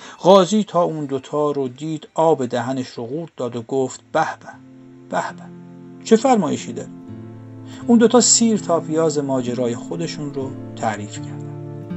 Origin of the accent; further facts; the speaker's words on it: Gilan, Iran; born there; من در گیلان به دنیا آمدم و چقدر بابتش خوشحالم.